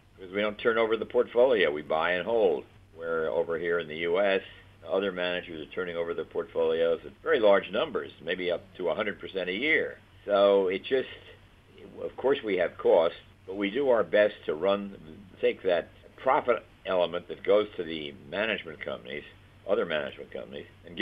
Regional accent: United States; And I worry a little bit, and I'm an American, that I don't see the need to go outside of the U.S.

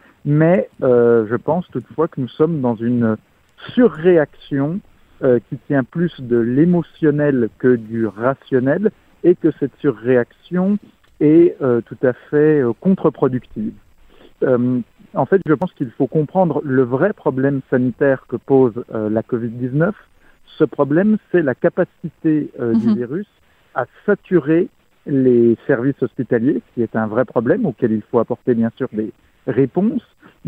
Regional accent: France; en tant que Français, j'étais très heureux de parler avec mes compatriotes de cœur québécois.

